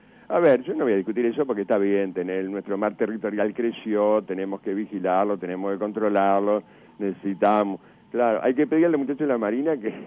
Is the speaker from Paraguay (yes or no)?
no; Uruguay; Los discriminadores que somos los uruguayos.